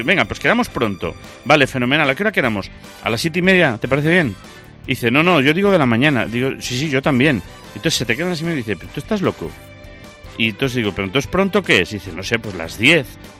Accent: Spain; somos españoles

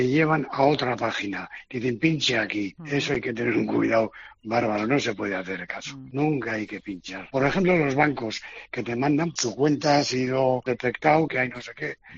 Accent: Irun, Basque Country, Spain; nació además aquí en Irún, que es de donde soy yo

